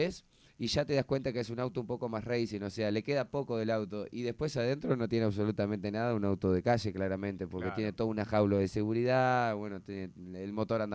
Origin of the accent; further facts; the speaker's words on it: Montevideo, Uruguay; yo soy de Miguelete, en Montevideo, tenía 14 años